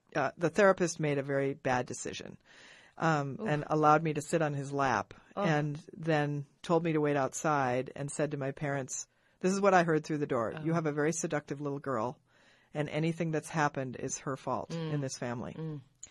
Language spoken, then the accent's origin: English; Minneapolis, Minnesota, United States; I grew up in Minneapolis, Minnesota in a wonderful family